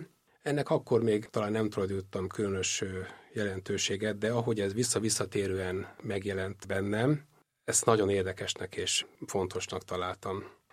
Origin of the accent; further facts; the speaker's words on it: Budapest, Hungary; born there; Dél-budai egyszemgyerekként születtem egy polgári családban.